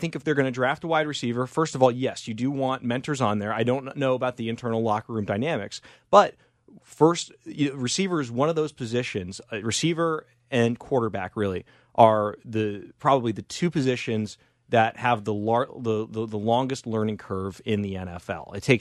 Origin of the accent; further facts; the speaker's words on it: San Francisco, California, United States; I'm a 49ers fan. I'm from San Francisco.